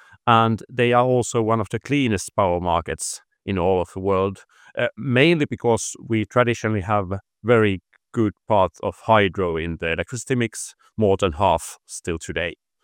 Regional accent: Pirkanmaa, Finland; now in Switzerland; I'm close from Tampere, Finland. So worked like in home country before joining AXPO in Switzerland.

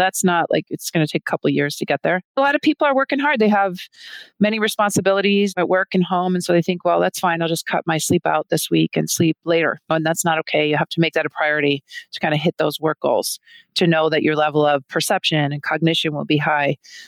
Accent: Cleveland, Ohio, United States; We're from Cleveland, Ohio. So we talk about the CLE framework.

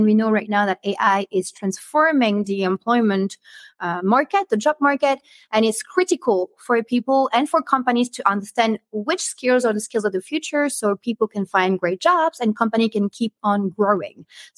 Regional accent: Brussels, Brussels-Capital Region, Belgium; I'm actually from Brussels myself, so this is home to me.

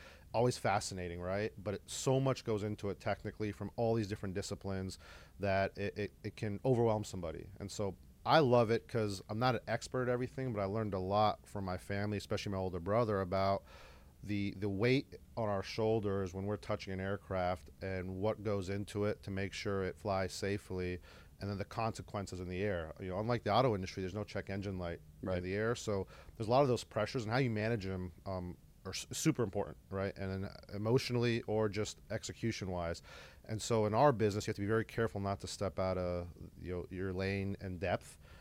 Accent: Florida, United States; My dad was a Concorde mechanic, and I grew up in South Florida.

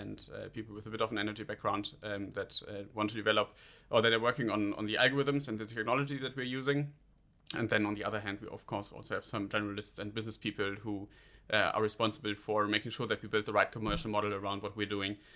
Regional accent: Rhineland, Germany; because I'm from the Rhineland in Germany

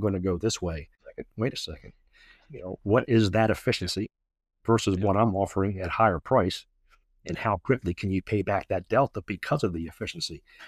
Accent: Baltimore, Maryland, United States; I am from Baltimore originally.

